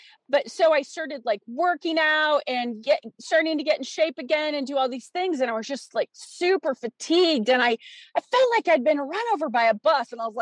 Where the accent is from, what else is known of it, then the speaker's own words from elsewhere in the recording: Idaho, United States; moved away as an adult; In August of 2017, I moved from Colorado to Colorado from Idaho. And Idaho had been my hometown for 50 years.